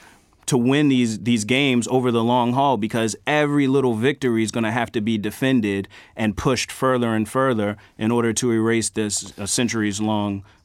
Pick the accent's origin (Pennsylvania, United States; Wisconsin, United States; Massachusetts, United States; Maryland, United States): Maryland, United States; Baltimore; born there; I was born in Baltimore, and like a lot of people in the city, my family has had its fair share of contact with the criminal justice system.